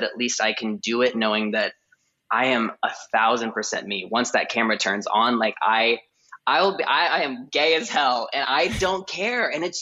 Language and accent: English; Indiana, United States; I grew up in Indiana, right in the middle of it, very conservative Christian town.